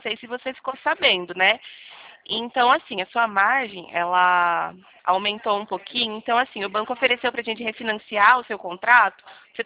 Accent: Araras, São Paulo, Brazil; Daqui de Araras mesmo.

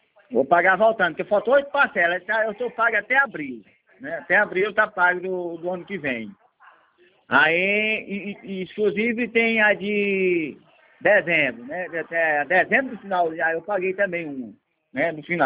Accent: Fortaleza, Ceará, Brazil; eu tenho aqui em Fortaleza, que eu sou de Fortaleza, aqui em Fortaleza, meu terreno.

